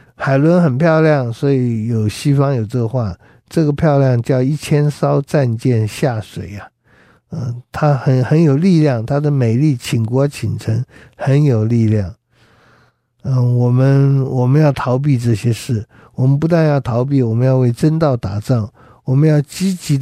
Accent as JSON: {"language": "Chinese", "country": "China", "said": "这里说贪财是万恶之根，我们中国人说万恶淫为首啊"}